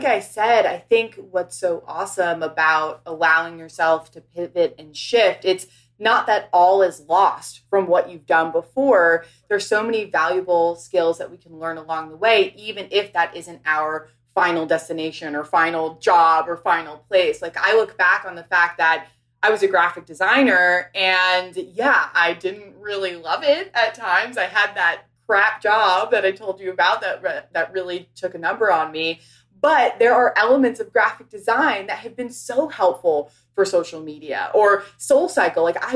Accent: New York City, New York, United States; I grew up in New York City, went to school out in LA at USC.

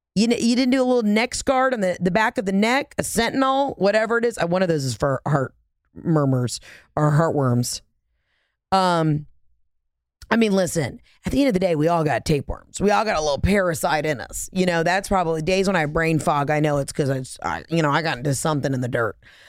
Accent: Atlanta, Georgia, United States; Now, granted, I'm from Atlanta. You know, we eat, sleep, and breathe the Chick-fil-A.

